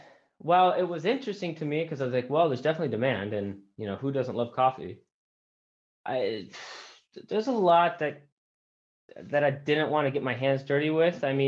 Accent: Bellingham, Washington, United States; also born or lived in Boston / San Luis Obispo; Yeah, so I'm from Seattle, Washington area, Bellingham, actually. And moved to Boston, started going to school there. And then moved to San Luis Obispo, California

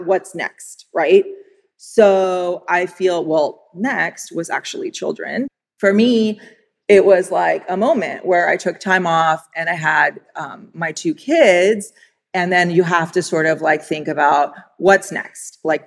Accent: Pasadena, California, United States; I was raised in Pasadena.

